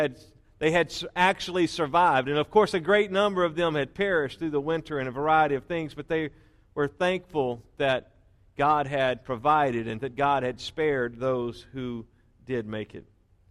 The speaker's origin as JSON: {"language": "English", "region": "Louisiana", "country": "United States", "tie": "born or raised there", "said": "And I was raised in Louisiana, therefore I am a New Orleans Saints football fan."}